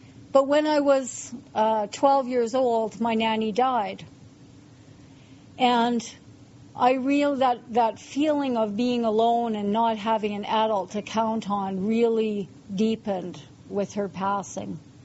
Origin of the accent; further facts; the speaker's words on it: Edmonton, Alberta, Canada; born there; I was born in Edmonton to a family of two alcoholic parents.